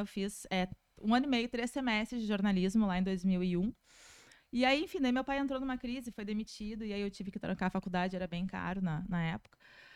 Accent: Porto Alegre, Rio Grande do Sul, Brazil; also born or lived in Não-Me-Toque; E aí eu nasci lá, mas quando eu tinha 3 anos de idade, a gente veio pra Porto Alegre.

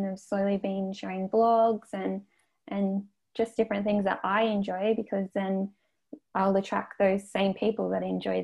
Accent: Sydney, New South Wales, Australia; now in Adelaide, Australia; So I'm actually from Sydney originally, and I've lived in Adelaide for 6 years now

